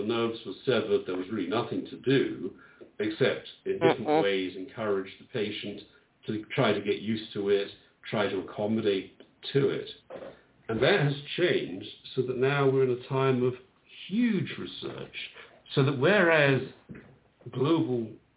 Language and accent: English; England, United Kingdom; I am from England, and England has got many things wrong.